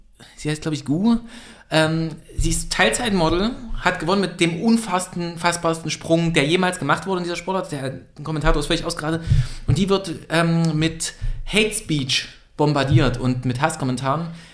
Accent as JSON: {"language": "German", "region": "Thuringia", "country": "Germany", "said": "weil man kommt einfach als Thüringer nicht dran vorbei."}